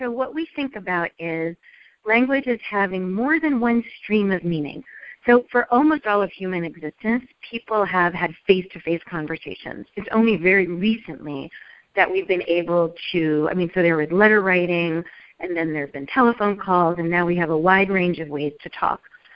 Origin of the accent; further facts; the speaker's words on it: New York, United States; So, for example, I grew up in New York of Mediterranean descent, Middle Eastern descent, and so the norms for my culture are no silence in a conversation.